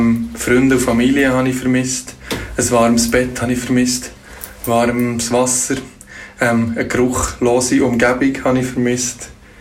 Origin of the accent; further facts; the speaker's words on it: Schwarzenburg, Bern, Switzerland; dort, wo ich aufgewachsen bin, in Schwarzenburg, beim Wasserreservoir